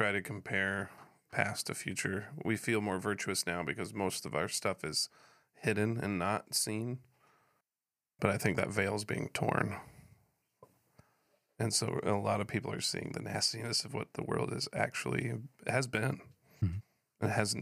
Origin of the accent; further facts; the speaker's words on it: Missouri, United States; I mean. I'm from Missouri